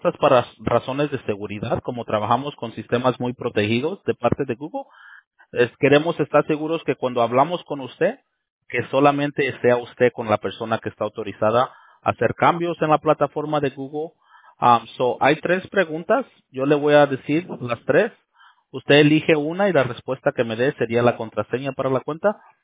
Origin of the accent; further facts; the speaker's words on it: United States; born there; No, yo soy nacido aquí en Estados Unidos, pero mis papás, ellos son de Nuevo León.